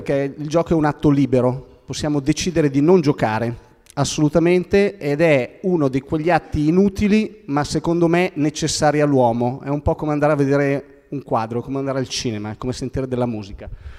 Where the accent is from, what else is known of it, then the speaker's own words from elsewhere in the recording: Busto Arsizio, Lombardy, Italy; sono di Busto Arsizio, quindi gioco fuori casa oggi.